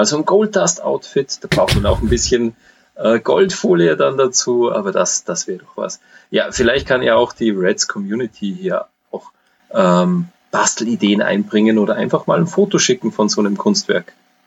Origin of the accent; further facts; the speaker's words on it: Austria; Alufolie sagt man ja bei uns in Österreich auch